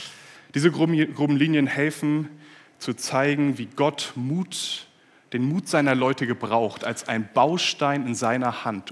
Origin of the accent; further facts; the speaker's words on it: Hamburg, Germany; Ich komme aus Hamburg, bin jetzt aber nicht heute Morgen angereist